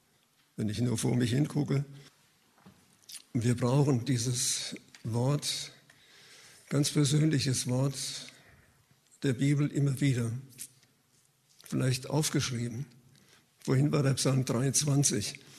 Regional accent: Frankfurt, Hesse, Germany; Wir hatten bei uns in Frankfurt da in der Nähe einen Platz, wo immer dann Zirkus und diese ganzen Schaubuden und so waren.

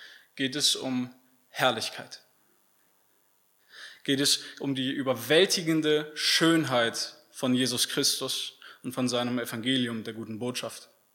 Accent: North Rhine-Westphalia, Germany; Ich komme ursprünglich aus dem Bergischen Land. Falls das jemandem was sagt, das ist so 40, 50 Kilometer von Köln. Wie der Name sagt, gibt es da Berge und sehr viel Wald. Bisschen ländlicher, ungefähr so wie hier, würde ich sagen, von der Infrastruktur.

